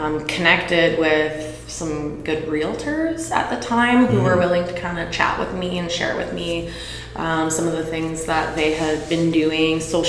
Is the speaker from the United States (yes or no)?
no; South East England, United Kingdom; I grew up in Surrey.